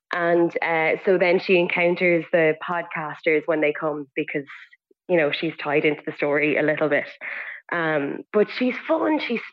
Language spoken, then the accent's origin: English; New Ross, Leinster, Ireland; A proud New Ross woman, absolutely, yeah. I was there, like went to school, primary and secondary school there, and did drama in Wexford town. So proud Wexford woman.